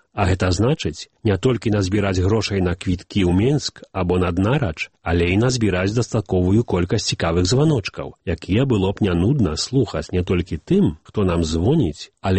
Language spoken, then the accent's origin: Ukrainian; Belarus; Ми, білоруси, гэта можем.